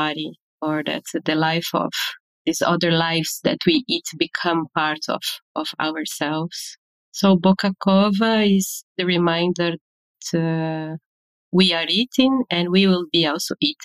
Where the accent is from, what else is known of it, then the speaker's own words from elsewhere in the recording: Brazil; now in Berlin, Germany; I come from Brazil and I live in Berlin since 2017. I was doing my choreographic work in Brazil already. I left Brazil in a moment of the rising of the extreme right government